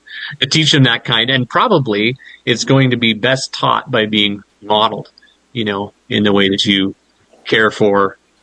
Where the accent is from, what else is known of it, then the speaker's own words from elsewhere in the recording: Canada; Being Canadian, and I know America's not too terribly far behind in some ways